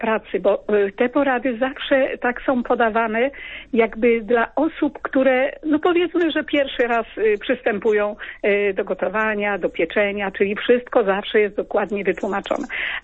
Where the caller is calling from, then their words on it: southern Poland, Poland; Ja z Polski Południowej.